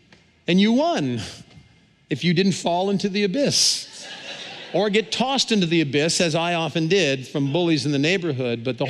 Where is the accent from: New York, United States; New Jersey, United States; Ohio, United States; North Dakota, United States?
Ohio, United States; Cincinnati; When I was a kid, when my sisters and I were growing up outside of Cincinnati, Ohio, we played all the games that kids played.